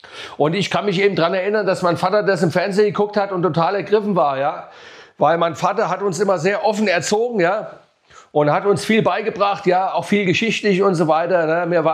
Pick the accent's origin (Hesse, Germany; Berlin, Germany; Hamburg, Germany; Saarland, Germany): Hesse, Germany; Pohlgöns; also born or lived in Bad Nauheim; ich bin ja geboren und aufgewachsen in Hessen, ja, geboren bin ich in Bad Nauheim, aufgewachsen bin ich in Polgöns, ein wunderschöner Ort in der Wetterau